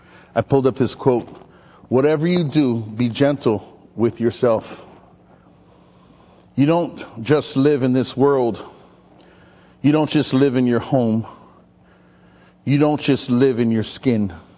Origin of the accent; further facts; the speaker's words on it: Maui, Hawaii, United States; No, I'm from Maui.